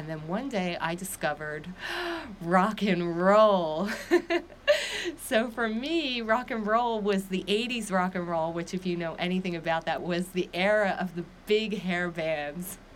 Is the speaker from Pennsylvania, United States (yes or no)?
yes; Philadelphia, Pennsylvania, United States; moved away as an adult; now in Los Angeles, United States; So I grew up in Philadelphia, but I have lived the past 25 years in Los Angeles.